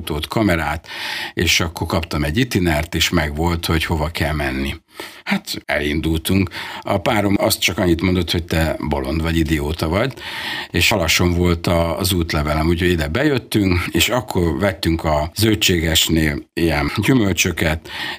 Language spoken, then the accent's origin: Hungarian; Hungary; mikor meglátta a paszportot, az útlevelemet, hogy magyar vagyok, akkor egyből azt mondta, hogy 100